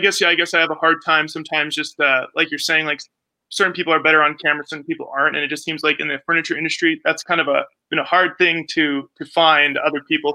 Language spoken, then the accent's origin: English; California, United States; if I was to get a client in my hometown of in California, for instance.